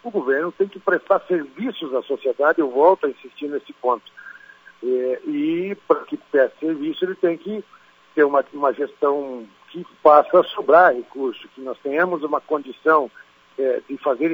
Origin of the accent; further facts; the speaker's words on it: Joinville, Santa Catarina, Brazil; Eu sou da região de Joinville, norte do estado